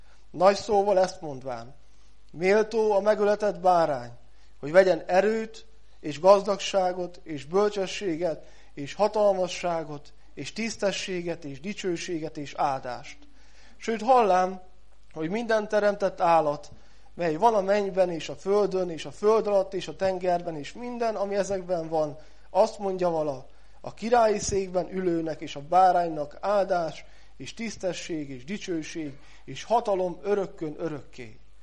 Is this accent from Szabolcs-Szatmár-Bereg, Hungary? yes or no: yes; Tarpa, Szabolcs-Szatmár-Bereg, Hungary; a Tarpa nevezetű községből származom. Ez Fehérgyarmat irányában, ahogy megyünk Vásárosnamény felé, ott egy 2500 fős kis község. És ott születtem, szüleim már gyermekkoromtól fogva vittek gyermekisten tiszteletre, egy nagyon komoly vallásos családban